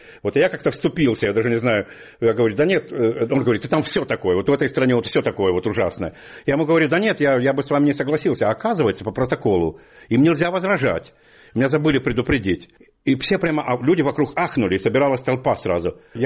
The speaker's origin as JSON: {"language": "Russian", "country": "Ukraine", "tie": "born or raised there", "said": "И сейчас я как бы с особой гордостью всегда говорю: я родом с Украины."}